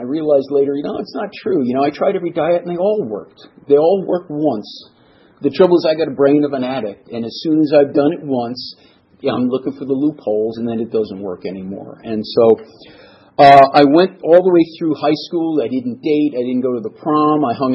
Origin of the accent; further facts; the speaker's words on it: East Coast, United States; also born or lived in Denver, United States / Florida, United States; I was from the East Coast. We moved to Denver. We moved back. We moved to Florida.